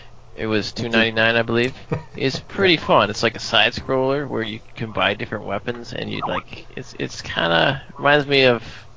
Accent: Minnesota, United States; there's certain areas that seem to have more of the Minnesota that you can even catch as a Minnesotan.

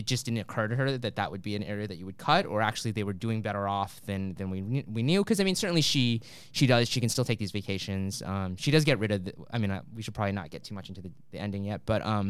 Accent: United States; born there; I was born in the States, but my family comes from Malaysia

